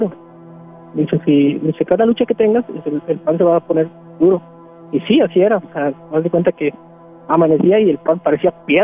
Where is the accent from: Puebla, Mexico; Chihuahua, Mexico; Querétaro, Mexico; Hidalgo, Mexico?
Hidalgo, Mexico; porque yo soy de Hidalgo, y pues es un pueblito.